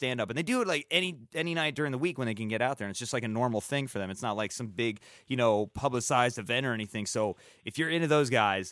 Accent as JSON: {"language": "English", "region": "California", "country": "United States", "said": "because I'm from California, my family's like literally all of my, like a good portion of my family is right there in Los Angeles or like Pasadena."}